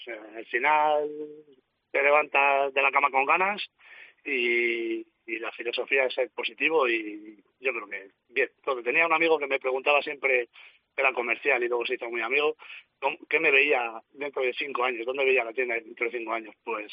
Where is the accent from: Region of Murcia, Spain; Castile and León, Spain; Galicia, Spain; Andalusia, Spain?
Castile and León, Spain; San Juan; yo soy de San Juan, de un pueblo pequeño de Segovia